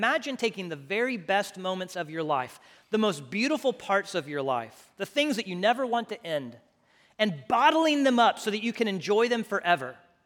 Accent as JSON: {"language": "English", "town": "Houston", "region": "Texas", "country": "United States", "tie": "born or raised there", "said": "I grew up in Houston, lots of rain. I smell rain, I'm like, home. When I smell pollution, grew up in Houston, it's like, home."}